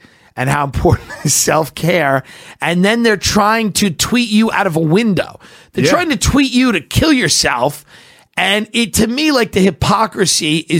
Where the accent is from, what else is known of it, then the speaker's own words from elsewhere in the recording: Long Island, New York, United States; Because I'm from Long Island.